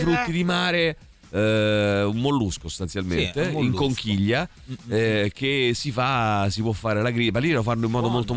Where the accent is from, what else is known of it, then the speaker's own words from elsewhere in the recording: Rome, Lazio, Italy; now in Milan, Italy; 20 anni che me ne sono andato da Roma, abito fuori Milano, lavoro a Milano. Roma a mio avviso è invivibile e da romano mi spiace.